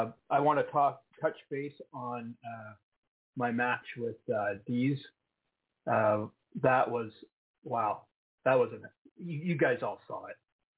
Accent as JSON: {"language": "English", "town": "Calgary", "region": "Alberta", "country": "Canada", "tie": "born or raised there", "lives_now": "Nanaimo, Canada", "said": "I grew up in Calgary. I spent a lot of my time in Calgary."}